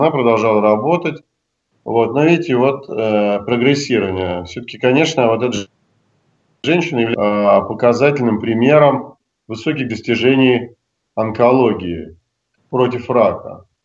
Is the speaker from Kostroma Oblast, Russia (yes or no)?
yes; Kostroma, Kostroma Oblast, Russia; Что я из Костромы, наш первый император, мы же с вами помним.